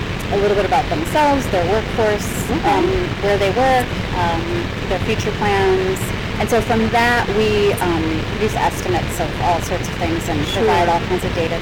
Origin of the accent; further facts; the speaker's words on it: Chicago, Illinois, United States; born or raised there